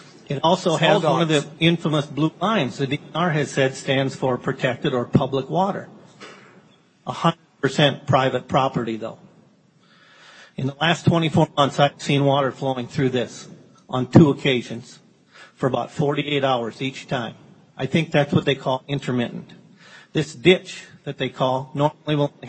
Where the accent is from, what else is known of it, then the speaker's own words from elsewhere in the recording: Johnson, Minnesota, United States; But I am from Johnson, Minnesota.